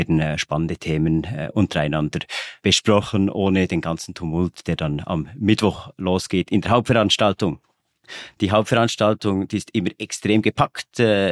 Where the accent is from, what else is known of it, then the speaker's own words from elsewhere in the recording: Bern, Switzerland; Als Berner ist es einfach ein Heimspiel